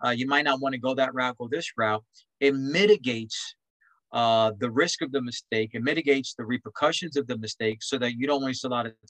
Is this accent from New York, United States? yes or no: yes; New York City, New York, United States; I grew up in Spanish Harlem.